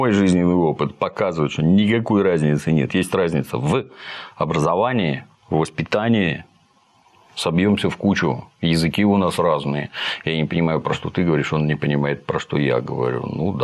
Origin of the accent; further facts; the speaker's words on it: Kirovohrad, Kirovohrad Oblast, Ukraine; а я из Кировограда